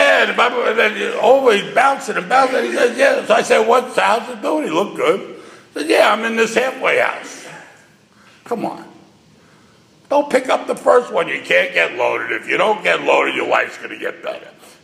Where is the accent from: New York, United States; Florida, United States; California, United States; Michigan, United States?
New York, United States; New York City; In case you have a hearing problem, I'm from New York City.